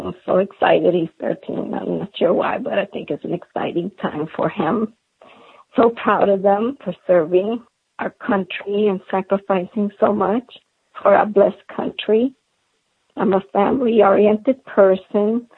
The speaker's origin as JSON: {"language": "English", "town": "Miami", "region": "Florida", "country": "United States", "tie": "born or raised there", "also_born_or_lived": "New York City", "lives_now": "Jacksonville, United States", "said": "I was born in New York City, and we moved to Miami, Florida in 1969. I currently live in the north part of Florida in Jacksonville area."}